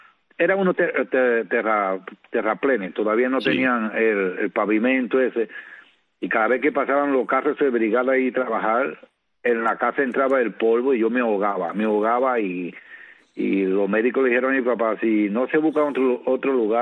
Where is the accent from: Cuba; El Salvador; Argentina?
Cuba; Guantánamo; born there; Bueno, yo nací en Guantánamo, en la parte norte, como se dice, el Caribe.